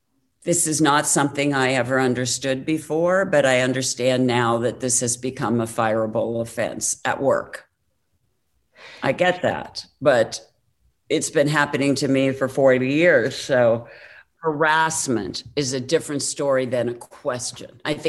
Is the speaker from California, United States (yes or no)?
no; Pennsylvania, United States; You know, I'm an Irish girl from Pennsylvania, not a girl of Hollywood royalty.